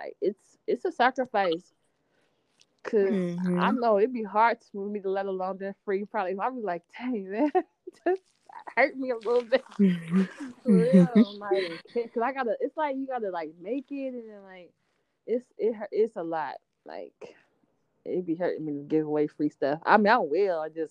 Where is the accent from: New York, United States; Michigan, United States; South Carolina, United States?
Michigan, United States; moved away; Like, I came from Michigan to Toledo to Findlay to Columbus to Kentucky.